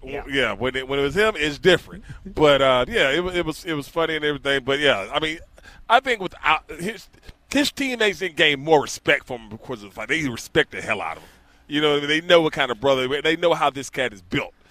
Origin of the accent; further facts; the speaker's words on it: Lithonia, Georgia, United States; But it don't sound as good as I'm from Lithonia.